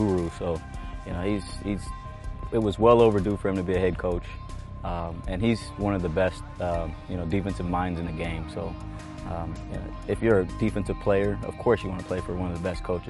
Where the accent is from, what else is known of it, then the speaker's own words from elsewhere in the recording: Salina, Kansas, United States; I was born and raised in Salina, Kansas. You know, more of a, like, smaller town, kind of country. You got wheat fields, you got cattle